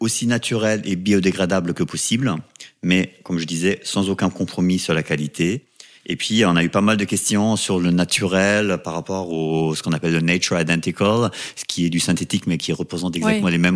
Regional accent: Germany; French is a second language; now in Paris, France; Je suis allemand, je vis à Paris depuis très longtemps, ça va faire bientôt 30 ans

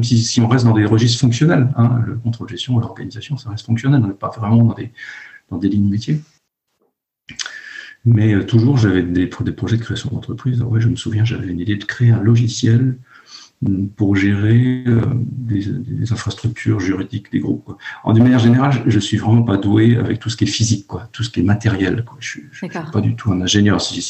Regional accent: Brittany, France; Moi, je suis breton, comme je te l'expliquais, j'ai grandi en Bretagne

